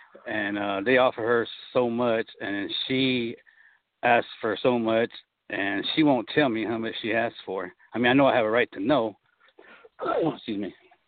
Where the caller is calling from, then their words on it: San Antonio, Texas, United States; Okay, I'm here in Texas, San Antonio.